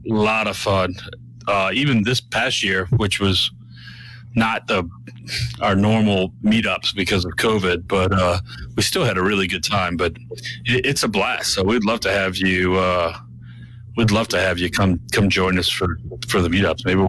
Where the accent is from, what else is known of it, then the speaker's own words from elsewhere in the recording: Louisiana, United States; I'm from South Louisiana. We deep fry everything.